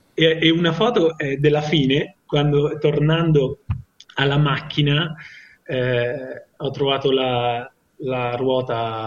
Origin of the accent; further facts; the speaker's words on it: Assisi, Umbria, Italy; Sono, sono umbro, sono nato ad Assisi.